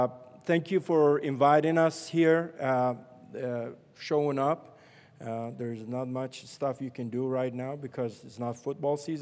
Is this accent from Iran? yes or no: yes; Abadan, Khuzestan, Iran; I was born and raised in Iran, in the southwestern corner of Iran, the big city of Abadan, about 350,000 people.